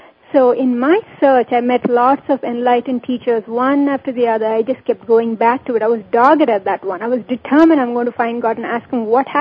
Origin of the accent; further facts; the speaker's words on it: India; born there; I was born in India to a middle-class family. We didn't have a lot of money.